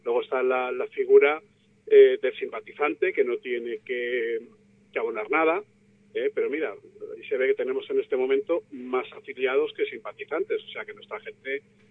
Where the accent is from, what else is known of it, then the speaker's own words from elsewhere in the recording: Leganés, Community of Madrid, Spain; yo tengo 45 años, entonces mi generación ninguno nacía en Leganés. Yo nací en Madrid, pero vine de pequeñito a vivir a Leganés. Desde siempre he vivido en Leganés, en el barrio de Zasta Quemada.